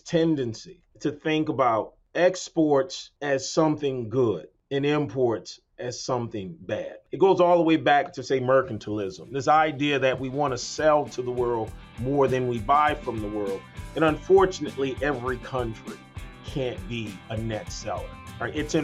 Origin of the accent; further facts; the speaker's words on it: New Orleans, Louisiana, United States; And so I grew up in New Orleans, even though my grandfather grew up on a farm, and so I'm loosely connected to rural Louisiana